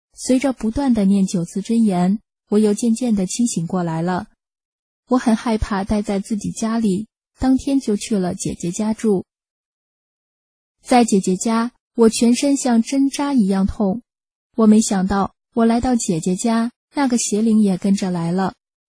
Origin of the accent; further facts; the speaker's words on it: Vietnam; 有一次一对夫妇问我是哪里人呀，我笑一笑说，我是越南人